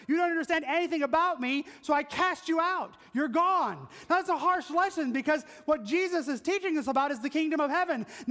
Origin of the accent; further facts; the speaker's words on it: the South, United States; My grandfather was a Pentecostal pastor for 3 years, and I grew up in the South